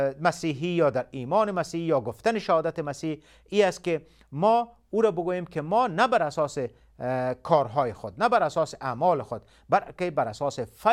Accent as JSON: {"language": "Persian", "region": "Kabul", "country": "Afghanistan", "tie": "born or raised there", "said": "ما در افغانستان در کابل تولد شدیم و به حساب بچه کابل هستم، در اونجا بزرگ شدیم و همچنان در اونجا مکتب را خلاص کردیم و مانند همه دیگه افغان ها در شرایط جنگ بزرگ شدیم."}